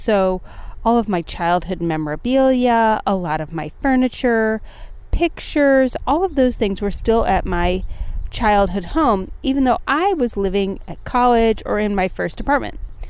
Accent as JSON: {"language": "English", "town": "Akron", "region": "Ohio", "country": "United States", "tie": "born or raised there", "said": "But I was from the Akron area up by Cleveland, Ohio, was where I was born and raised and where my childhood home was."}